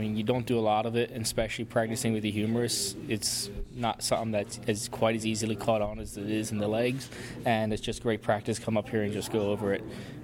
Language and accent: English; Pennsylvania, United States; I'm from Berks County, Pennsylvania, and I work for Southern Berks EMS as a paramedic.